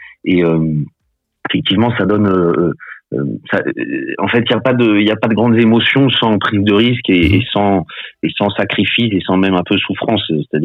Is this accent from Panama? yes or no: yes; Panama; cette nostalgie de mon enfance au Panama où j'ai vécu un peu entre la mer et la jungle.